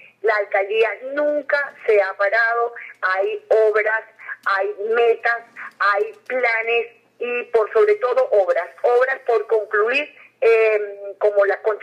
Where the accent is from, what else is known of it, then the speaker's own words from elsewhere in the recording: Venezuela; desde el punto de vista como mujer venezolana luchadora y como alcaldesa